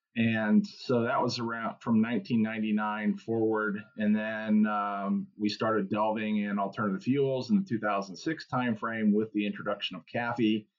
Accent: Pennsylvania, United States; So I grew up in Western Pennsylvania on a farm, but was fascinated with aviation.

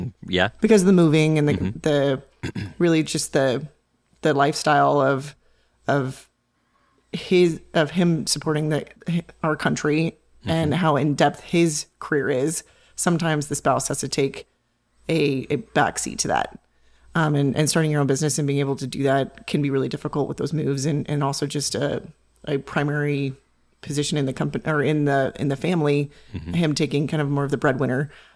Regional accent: Montana, United States; And didn't know a lot of military spouses growing up in Montana. Wasn't a base near us.

